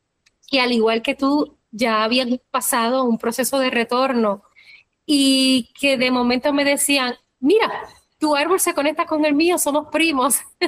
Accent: Mayagüez, Puerto Rico; De hecho, mi ciudad natal, Mayagüez, fue fundada por canarios anusín.

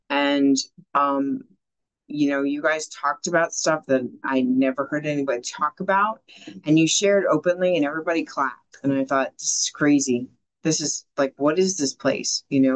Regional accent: Arizona, United States; I grew up in Arizona, we drove up to Phoenix, a nearby town

